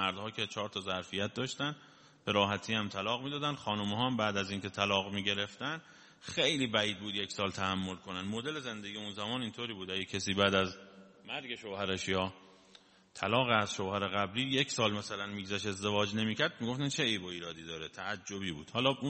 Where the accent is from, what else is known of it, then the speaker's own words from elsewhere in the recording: Iran; الحمدلله خودم هم ایرانیم